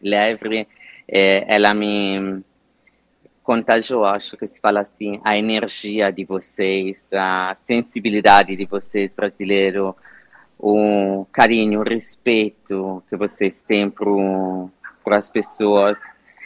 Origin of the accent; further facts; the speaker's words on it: Sardinia, Italy; Portuguese is a second language; now in Brazil; Eu venho da Sardenha, gente, eu cresci só comendo peixe, pouca carne, né?